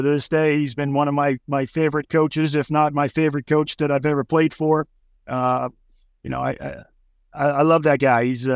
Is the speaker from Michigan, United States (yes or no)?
no; New York, United States; You know, we're both from the Northeast. He's a New Jersey guy. I'm a New York guy. Just kind of tough-minded.